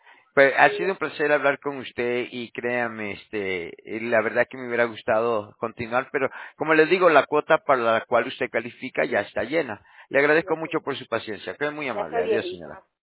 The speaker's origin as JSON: {"language": "Spanish", "country": "El Salvador", "lives_now": "United States", "said": "No, yo soy de origen salvadoreño."}